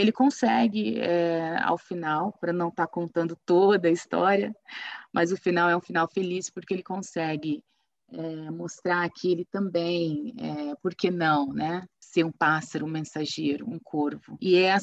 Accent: São Joaquim da Barra, São Paulo, Brazil; quando eu cresci, né, em São Joaquim da Barra, no interior de São Paulo

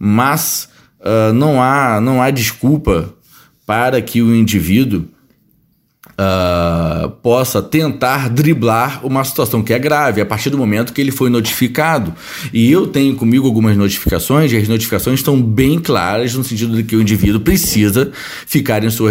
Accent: Niterói, Rio de Janeiro, Brazil; moved away; eu não sou daqui do Rio Grande do Sul, eu sou natural de Niterói

